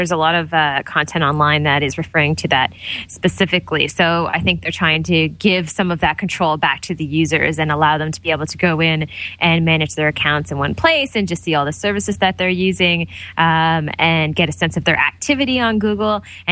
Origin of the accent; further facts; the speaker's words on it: Toronto, Ontario, Canada; from Toronto, Ontario, Canada.